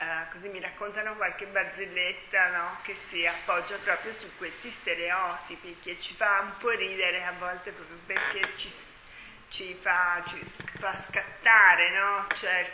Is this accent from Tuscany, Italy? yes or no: yes; Florence, Tuscany, Italy; Per cui io sono di Firenze e c'è questa cosa che ce l'abbiamo con i pisani